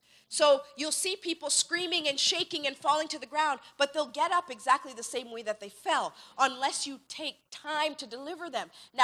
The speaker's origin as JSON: {"language": "English", "town": "Kitchener", "region": "Ontario", "country": "Canada", "said": "There was a story in, I'm from Kitchener."}